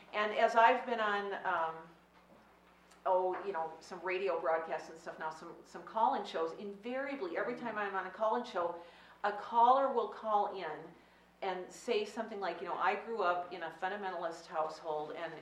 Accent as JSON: {"language": "English", "town": "Northfield", "region": "Minnesota", "country": "United States", "tie": "born or raised there", "said": "I was in college in my hometown, Northfield, Minnesota, going pretty much every Sunday to church at my home church, St. John's Lutheran Church"}